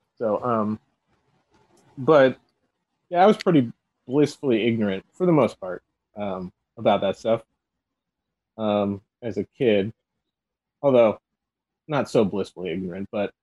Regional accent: St. Louis, Missouri, United States; now in Los Angeles, United States; Now, LA for sure is more liberal than the St. Louis I grew up in.

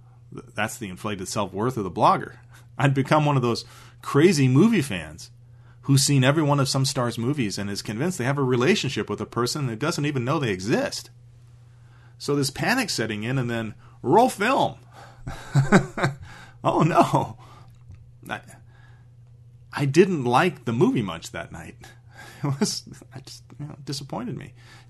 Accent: Los Angeles, California, United States; Now, I've never been struck by fame. I grew up in Los Angeles.

